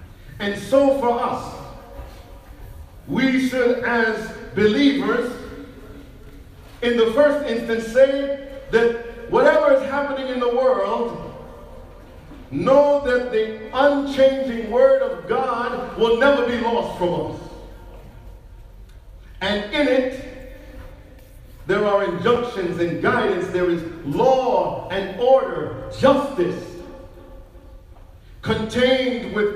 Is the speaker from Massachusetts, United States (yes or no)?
no; New York, United States; I grew up in Brooklyn, New York, so my reality, my background is different.